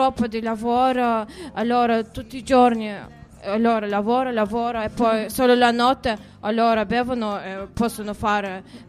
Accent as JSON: {"language": "Italian", "country": "Azerbaijan", "first_language": "Russian", "second_language": "Italian", "said": "io vengo dall'Azerbaijan, è un paese di ex Unione Sovietica, quindi sono di madrelingua russo, ma okay. Parlo anche azero, che è molto simile con turco."}